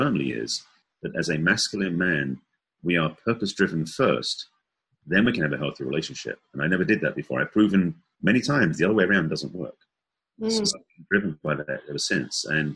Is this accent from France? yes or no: no; England, United Kingdom; accent: English; now in United States; I am English. That's what the accent is. Originally from England and been in the United States for many years. But my upbringing was very stoic, very reserved, being from English background.